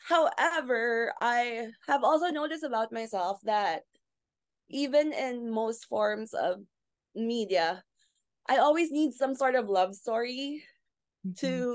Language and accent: English; Philippines; I'm from the Philippines.